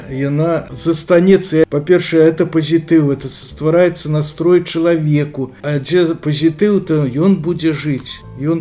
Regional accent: Belarus; Вот визитка, что я с Беларуси

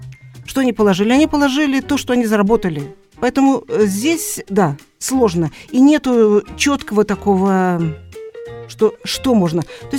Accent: Minsk, Belarus; я из Минска

